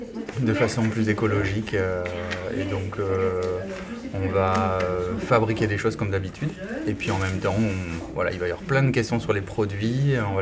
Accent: Nouvelle-Aquitaine, France; now in Toulouse, France; j'ai 45 ans cette année, j'ai deux enfants, j'ai grandi dans les Landes et je suis arrivé dans la région toulousaine après mes études sur Albi autour des années 2000.

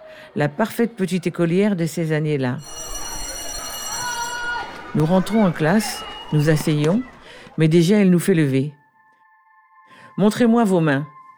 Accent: Le Havre, Normandy, France; Moi, je suis née en France et j'ai fait ma scolarité au Havre. Et moi, j'ai l'impression d'être née au Havre parce que c'est là que j'ai ouvert les yeux quand même. Je devais avoir 2-3 ans quand je suis arrivée au Havre.

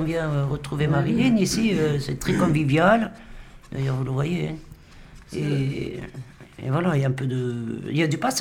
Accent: Toulouse, Occitanie, France; je suis partie de Toulouse, enfin, oui, voilà, de Toulouse. Déjà, je suis partie à Côte-Pavée

